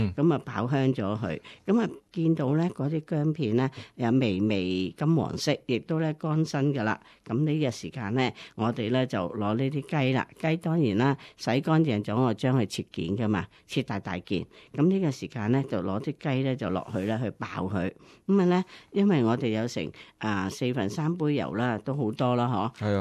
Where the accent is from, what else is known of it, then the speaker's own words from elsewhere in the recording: Guangdong, China; 咁如果你真係話我哋廣府人唔係好慣嘅咧